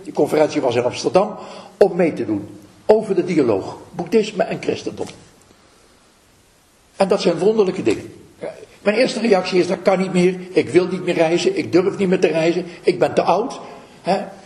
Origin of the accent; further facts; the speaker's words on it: Russia; Dutch is a second language; als wij iets nodig hebben, dat is bij ons in Rusland verwaarloosd.